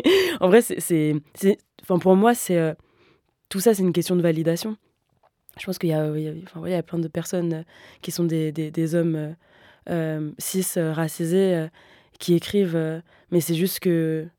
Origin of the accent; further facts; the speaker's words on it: Versailles, Île-de-France, France; Moi, j'ai grandi à Versailles de 0 à 10 ans.